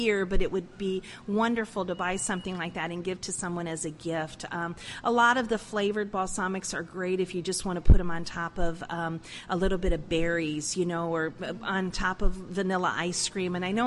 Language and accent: English; Italy; And I focus a lot on Italy because I'm Italian. I was born in Italy, so this is what I grew up with.